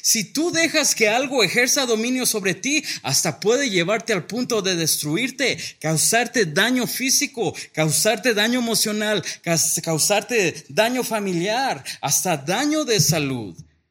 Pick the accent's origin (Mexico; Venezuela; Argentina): Mexico; nosotros hacemos como mexicanos